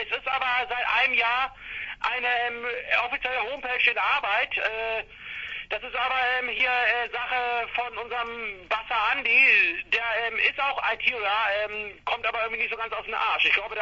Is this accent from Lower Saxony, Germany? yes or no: yes; Celle, Lower Saxony, Germany; meine Eltern hier in Zelle, wo ich herkomme